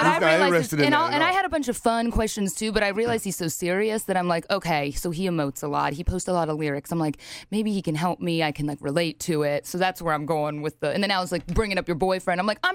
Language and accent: English; Ohio, United States; No, I'm from Ohio.